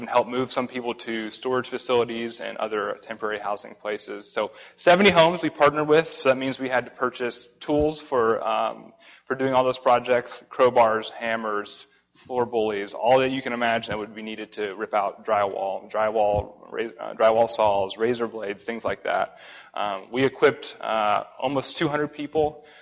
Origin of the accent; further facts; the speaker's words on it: Tennessee, United States; accent: southern twang; now in Texas, United States; I'm from Texas, but originally from Tennessee, so my southern twang is a little much when I get past the Mason-Dixon line.